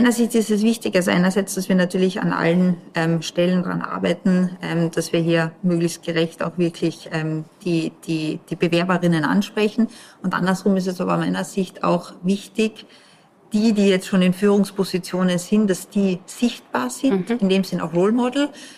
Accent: Austria; Aber da sind wir schon stolz als Österreicher

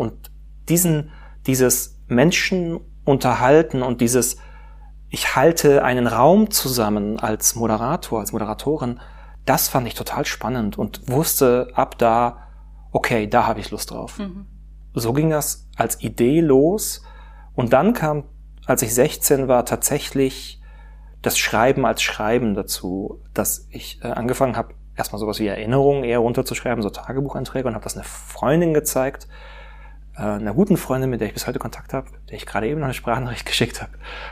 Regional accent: Pforzheim, Baden-Württemberg, Germany; Ich bin aufgewachsen in Pforzheim

